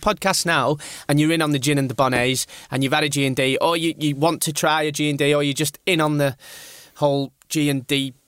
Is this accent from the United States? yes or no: no; Burnley, North West England, United Kingdom; now in London, United Kingdom; A place in East Lancashire called Burnley.